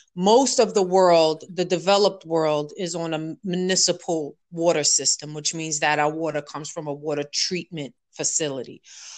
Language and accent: English; Bronx, New York, United States; I'm from the Bronx originally, so most of us grew up with the notion that New York City has the best water, right?